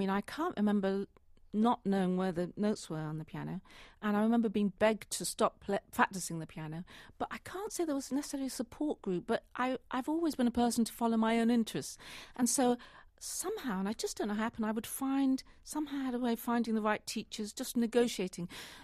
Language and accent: English; London, United Kingdom; Well, actually, I grew up mainly in London, and then I would come regularly to New York, and I really wanted to be a dancer.